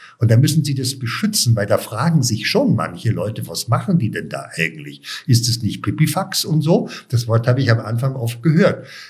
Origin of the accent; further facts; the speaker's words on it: Munich, Bavaria, Germany; ich bin ja in München aufgewachsen